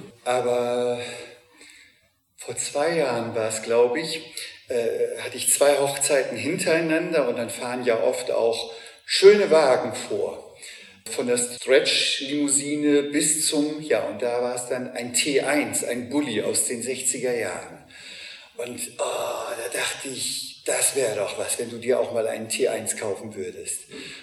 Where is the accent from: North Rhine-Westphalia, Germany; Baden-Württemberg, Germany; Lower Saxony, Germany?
Lower Saxony, Germany; Backemoor; ich bin 59 Jahre und die ersten 19 Jahre meines Lebens bin ich in Backemoor aufgewachsen, in meinem Heimatdorf südlich von Leer.